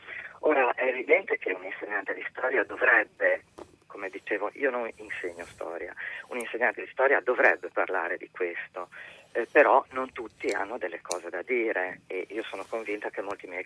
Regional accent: Liguria, Italy; Sono ligure, sono un'insegnante che però insegna a Trento.

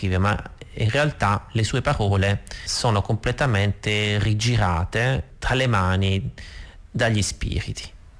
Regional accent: Martina Franca, Apulia, Italy; Io vengo da Martina Franca. Martina Franca è la città della musica lirica, è la città dove da quasi 50 anni si svolge un festival di musica classica

